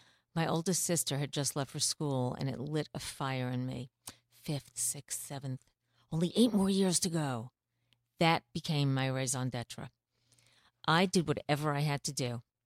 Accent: New York City, New York, United States; I grew up in New York City, Queens, and I left my parents' home to go away to college when I was barely 16.

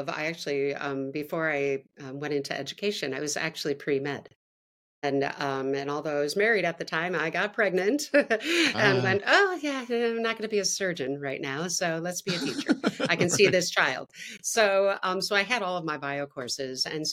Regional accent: Wisconsin, United States; And then I ended up back in my hometown, in my home state of Wisconsin, in my hometown.

